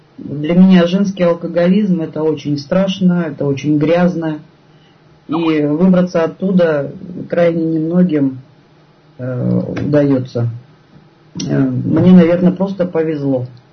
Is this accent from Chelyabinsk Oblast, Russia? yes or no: yes; Magnitogorsk, Chelyabinsk Oblast, Russia; Я алкоголик из Магнитогорска.